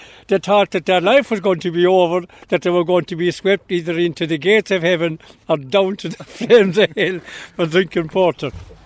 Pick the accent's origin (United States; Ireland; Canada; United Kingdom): Ireland; Fanore, Munster; growing up in Fanor, that time between the mountain and the sea